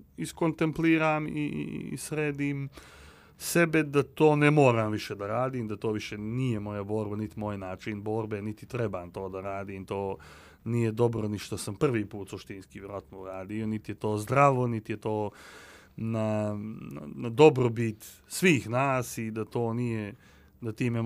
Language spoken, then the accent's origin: Serbian; Montenegro; Mi nismo Crnogorci od 2002. i 2006. Mi smo Crnogorci od kad znamo za sebe. To jest ja od kad znam za sebe.